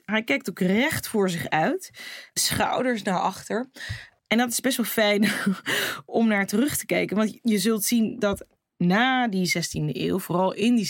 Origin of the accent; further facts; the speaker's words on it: Curaçao; Ik kom zelf uit Curaçao, ik ben daar geboren en getogen. En ik hoor sinds 1634 al bij Nederland, voordat Nederland überhaupt Nederland is geworden.